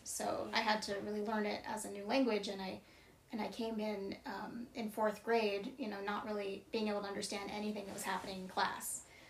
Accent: Pittsburgh, Pennsylvania, United States; also born or lived in New York; And I was born in New York, but the first home that I remember was in Pittsburgh, which is where I grew up, and that's where we moved from.

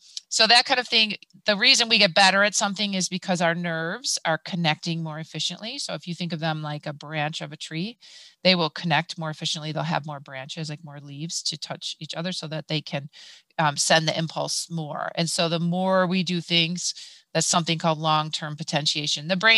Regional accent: Cleveland, Ohio, United States; So CLE, we're from Cleveland, Ohio.

